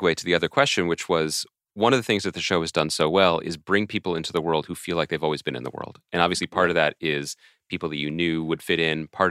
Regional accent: Philadelphia, Pennsylvania, United States; makes a city full of beautiful people. As a Philadelphian, I can say that.

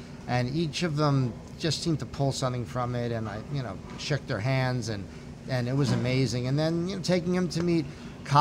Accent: Great Neck, New York, United States; And he's from Great Neck. I'm from Great Neck.

